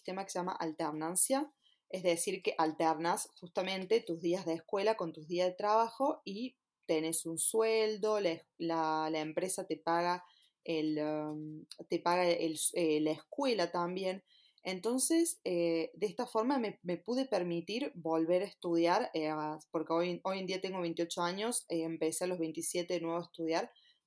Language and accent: Spanish; Córdoba, Argentina; moved away as an adult; now in France; yo sí soy de Córdoba capital, para los que todavía no se dieron cuenta por mi acento. Yo llegué a Francia, yo vine cerca de París, a un pueblo, para el lado más al norte.